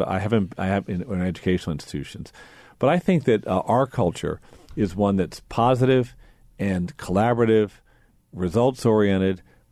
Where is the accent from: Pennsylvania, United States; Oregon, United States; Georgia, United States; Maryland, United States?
Maryland, United States; Baltimore; I grew up in Baltimore City, and I was born in 1961.